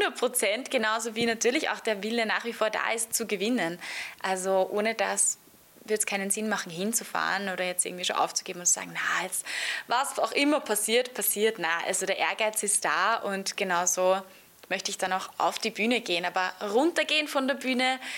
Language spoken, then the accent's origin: German; Austria; Genau, eine Ehre, ja, danke schön, dahin zu fahren als Österreicherin.